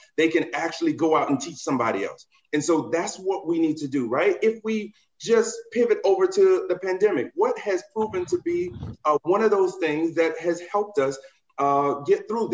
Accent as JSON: {"language": "English", "town": "Miami", "region": "Florida", "country": "United States", "said": "But I'm from Miami, Florida, originally."}